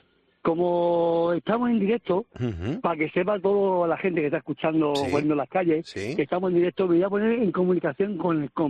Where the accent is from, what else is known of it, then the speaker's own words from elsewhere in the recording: Badajoz, Extremadura, Spain; now in Ibiza, Spain; aunque esté aquí en Ibiza, soy de Badajoz.